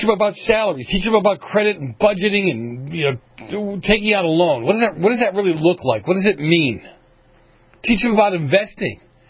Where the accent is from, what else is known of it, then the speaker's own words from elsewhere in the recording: California, United States; And as you know, I'm from California.